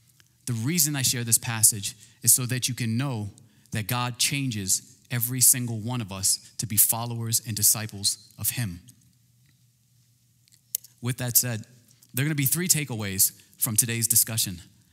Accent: New York City, New York, United States; born there; I was born in New York City. I know, Georgia doesn't like Yankees.

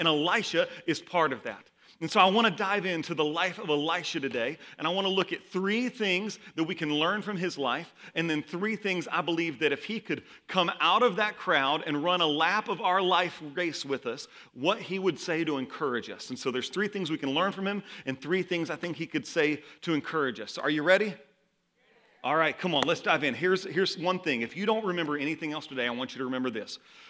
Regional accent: the South, United States; I'm from the South, okay? Y'all, you got to put a little South in your mouth sometimes, okay?

